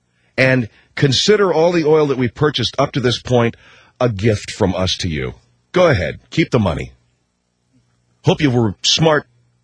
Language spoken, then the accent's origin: English; Arcadia, California, United States; I grew up in Arcadia, California. What's in Arcadia?